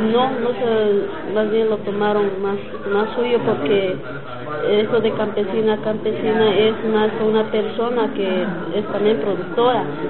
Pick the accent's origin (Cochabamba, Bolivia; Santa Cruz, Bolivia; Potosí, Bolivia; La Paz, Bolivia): Cochabamba, Bolivia; soy también boliviana del departamento de Cochabamba.